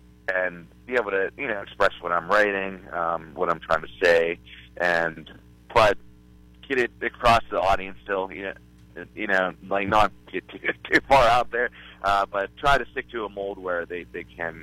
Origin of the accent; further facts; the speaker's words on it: Pittsburgh, Pennsylvania, United States; Well, I'm from the Pittsburgh, Pennsylvania area originally, and we've been lately traveling all over the country here, but we are still located in the Pennsylvania area